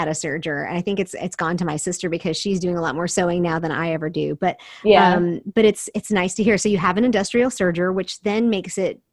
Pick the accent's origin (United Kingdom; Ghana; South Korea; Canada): South Korea; growing up in Korea, we had Konglish, so I totally understand.